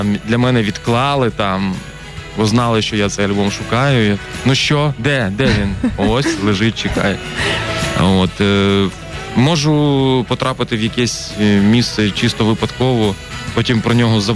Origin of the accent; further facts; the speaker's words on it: Lutsk, Volyn Oblast, Ukraine; пограти на якихось там андеграундних концертах в моєму рідному Луцьку